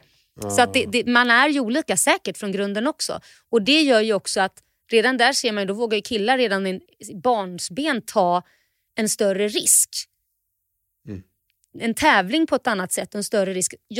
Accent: Sweden; vi är från Sverige

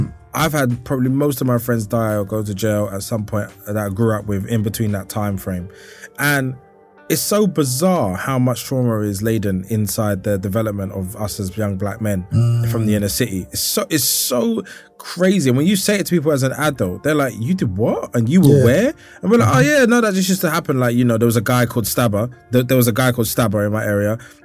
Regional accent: Hackney, London, United Kingdom; I'm from Hackney, and so we were just talking about like what it was growing up

